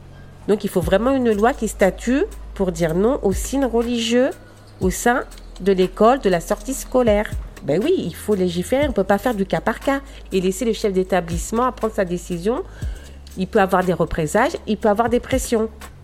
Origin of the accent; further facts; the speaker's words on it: Aubervilliers, Île-de-France, France; Moi, je suis de culture, comme je dis, berbère, mais je suis née en France et je vis à l'occidentale. J'ai vécu toute mon enfance, toute ma jeunesse à Aubervilliers.